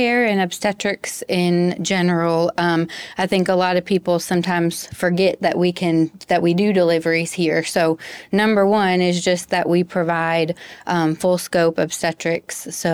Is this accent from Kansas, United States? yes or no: no; Virginia, United States; also born or lived in Texas; Yeah, I'm from Virginia. I was born in Texas, but raised in Virginia my whole life. And then I went to medical school and undergrad in Virginia.